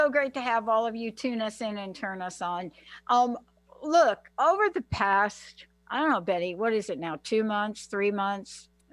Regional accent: New York, United States; now in Washington, United States; my attachment to it was I'm from New York.

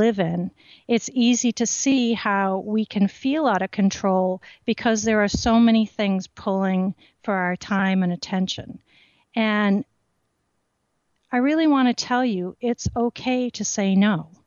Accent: Rhode Island, United States; and I grew up in Rhode Island and used to go to Goddard Park

